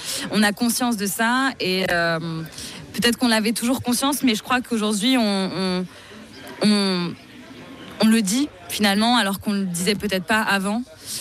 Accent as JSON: {"language": "French", "country": "Switzerland", "lives_now": "Paris, France", "said": "je leur dis non, je suis suisse."}